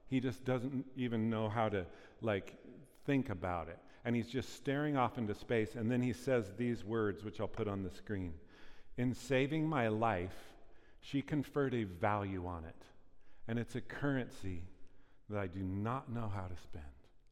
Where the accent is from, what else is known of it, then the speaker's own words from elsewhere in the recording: Pleasant Hill, United States; I grew up in Pleasant Hill, graduated from there, so we're kind of out in the country.